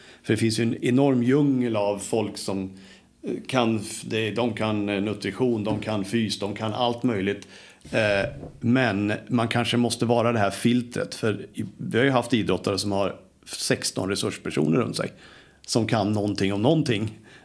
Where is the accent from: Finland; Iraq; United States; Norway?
United States; Swedish is a second language; now in Sweden; det är ju långt ifrån där jag kommer ifrån i USA